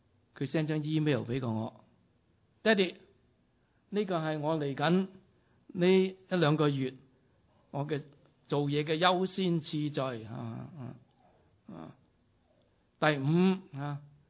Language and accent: Chinese; China; 特别我们中国人父母有时太含蓄，我们不敢太表达我们对他们的爱